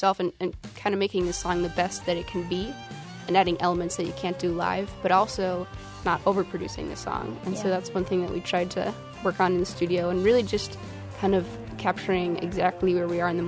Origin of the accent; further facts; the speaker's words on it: Michigan, United States; Growing up in Michigan, like, Savannah and I got our start playing, like, duo shows in, like, every place that sells alcohol.